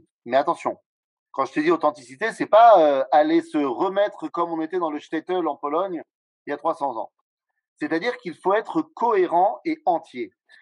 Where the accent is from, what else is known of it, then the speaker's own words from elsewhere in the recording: France; le monde dans lequel on a grandi en France, on a appris surtout à mettre en avant le monde français et à être un juif de temps en temps.